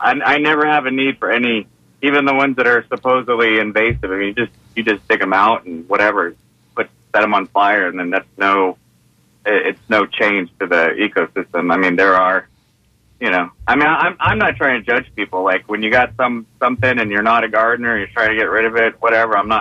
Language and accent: English; Tampa, Florida, United States; I grew up in Southeast Tampa in Claremont.